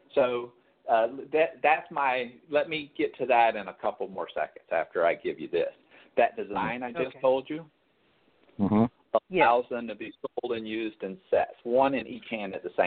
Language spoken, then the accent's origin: English; Pensacola, Florida, United States; now in St. Petersburg, United States; Oh, I'm from, born and raised in Pensacola, but I'm now down in St. Pete.